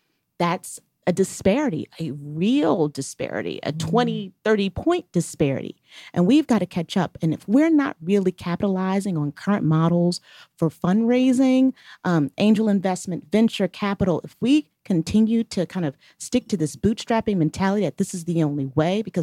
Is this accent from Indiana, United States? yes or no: no; Camden, New Jersey, United States; I grew up in Camden, New Jersey, which was the murder capital of the country in 1980s when I was growing up there.